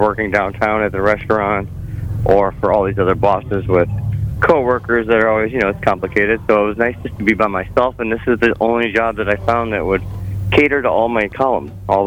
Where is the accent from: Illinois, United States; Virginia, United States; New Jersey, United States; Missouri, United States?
Illinois, United States; Chicago; I'm a hustler. I'm from Chicago, so...